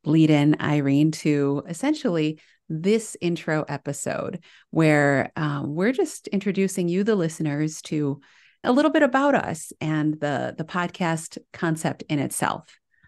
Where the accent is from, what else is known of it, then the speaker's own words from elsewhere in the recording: Milwaukee, Wisconsin, United States; born there; even though I was born in Milwaukee